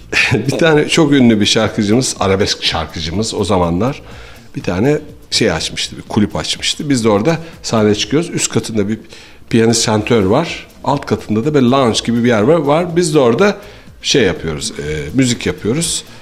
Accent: Samsun, Turkey; Ben şimdi Samsunluyum ya.

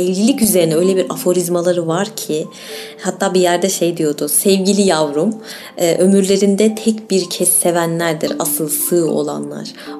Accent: İzmir, Turkey; Yani bir İzmirli olarak hoşuma gittiğini belirtmek isterim.

